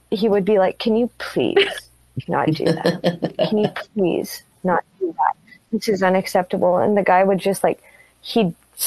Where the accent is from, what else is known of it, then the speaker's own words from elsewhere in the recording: Seattle, Washington, United States; I'm from Seattle.